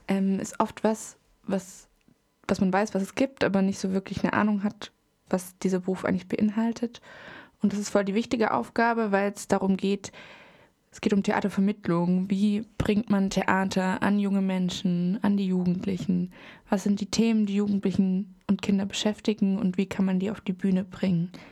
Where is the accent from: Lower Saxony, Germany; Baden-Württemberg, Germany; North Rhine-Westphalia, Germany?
Baden-Württemberg, Germany; Schwäbisch Hall; ich bin aus Schwäbisch Hall